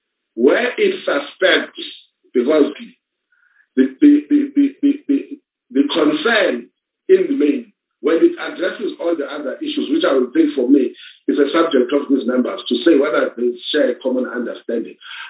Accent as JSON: {"language": "English", "country": "South Africa", "said": "Then it means I'm failing first on my duty as a South African citizen"}